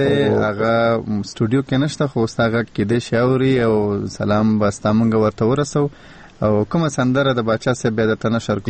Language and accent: Pashto; Jalalabad, Nangarhar, Afghanistan; زه د جلال آباد يم